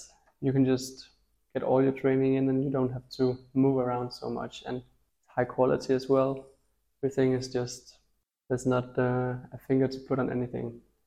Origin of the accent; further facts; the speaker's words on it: Copenhagen, Capital Region of Denmark, Denmark; now in Karlsruhe, Germany; I'm from Denmark, Copenhagen. And I've been at KIT since the beginning of March. And here I'm studying mechanical engineering.